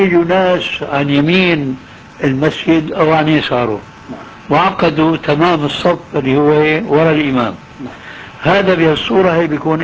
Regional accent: Syria; نزلت إلى مصيف مضايا عندنا في سوريا

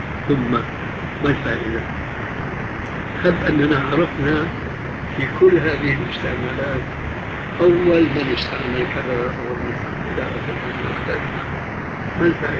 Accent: Damascus, Damascus Governorate, Syria; ليس كمبيوتر ريت فوق النفط وكيلة عندنا في دمشق

